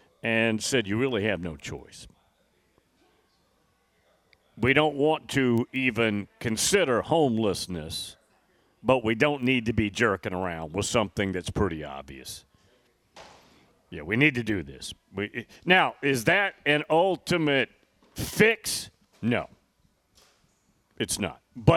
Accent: Tennessee, United States; That's pretty cool. I'm from Tennessee. I've never been to the Peabody in Memphis.

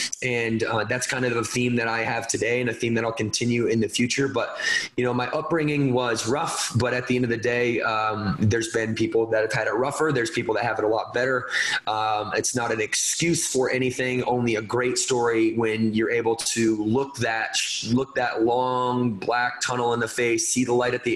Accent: Battle Creek, Michigan, United States; and ended up back in my hometown in Battle Creek, Michigan.

